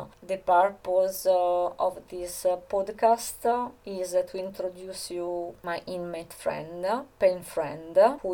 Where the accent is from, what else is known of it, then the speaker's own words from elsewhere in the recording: United States; Although I am an American, I am ashamed of my country. I think the USA is a bully.